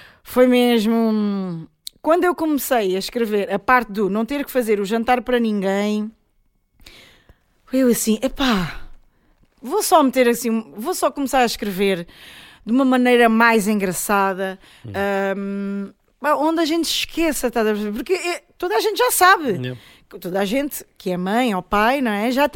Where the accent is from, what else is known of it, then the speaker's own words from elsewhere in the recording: Ferreira do Alentejo, Alentejo, Portugal; also born or lived in Brazil; nasci no Brasil, cresci em Ferreira do Alentejo